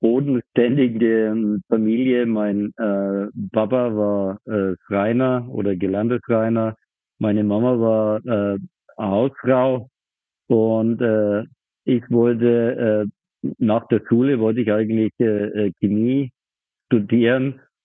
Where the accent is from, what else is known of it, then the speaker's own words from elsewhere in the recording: Bayreuth, Bavaria, Germany; Ich bin Bayreuther.